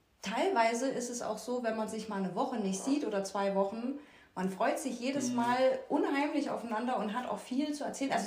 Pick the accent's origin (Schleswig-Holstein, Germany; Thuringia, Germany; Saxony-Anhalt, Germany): Thuringia, Germany; ich komme aus Thüringen, ich komme nicht von hier.